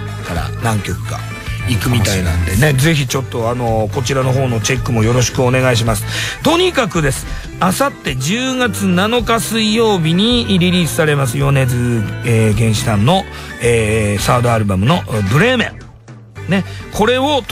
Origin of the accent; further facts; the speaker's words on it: Shizuoka, Japan; 僕静岡なんですけど、はい、でも本当にあんま知らないですよ